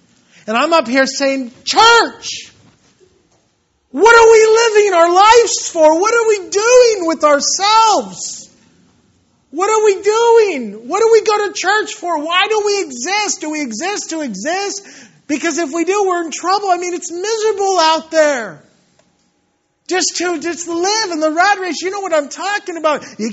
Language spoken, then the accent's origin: English; Yorba Linda, California, United States; I'm a homebody. I've been born and raised in Yorba Linda. Never lived outside of the city of Yorba Linda.